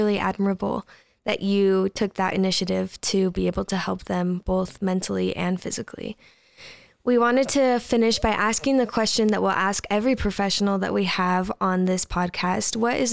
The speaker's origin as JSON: {"language": "English", "region": "Minnesota", "country": "United States", "said": "I am from Minnesota"}